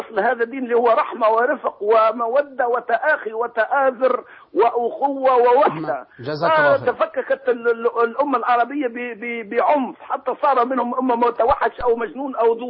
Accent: Tunisia

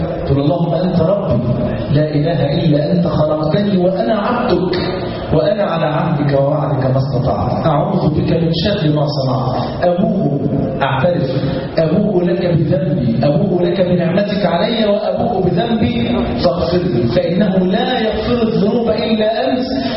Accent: Egypt

